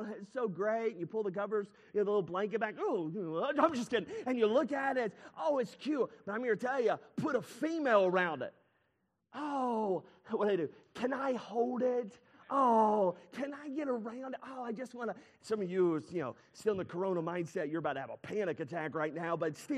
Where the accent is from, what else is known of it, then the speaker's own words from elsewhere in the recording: the South, United States; I'm just telling you, we are from the South.